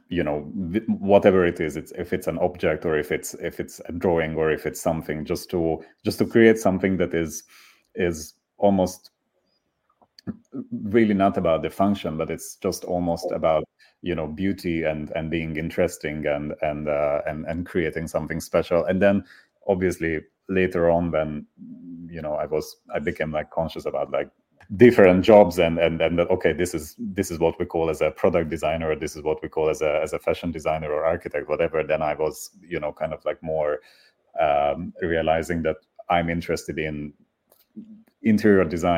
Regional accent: Budapest, Hungary; English is a second language; And I grew up in Budapest, which is a city in Hungary with a very captivating architecture.

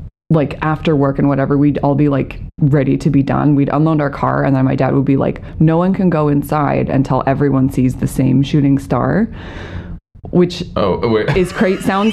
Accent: Salt Lake City, Utah, United States; I grew up on the East Benches of Salt Lake City in Utah.

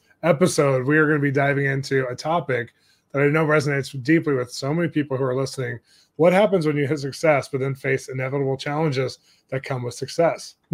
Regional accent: California, United States; And we're Californian, so that works.

